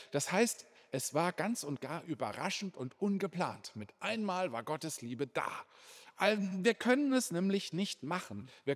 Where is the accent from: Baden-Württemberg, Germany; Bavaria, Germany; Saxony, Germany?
Baden-Württemberg, Germany; ich komme ja auch noch aus Baden.